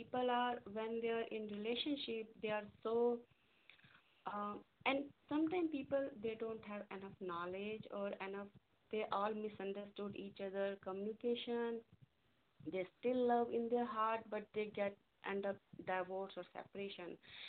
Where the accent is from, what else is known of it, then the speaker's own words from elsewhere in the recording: India; now in United States; Basically, I'm from India, but I came 25 years ago to United States.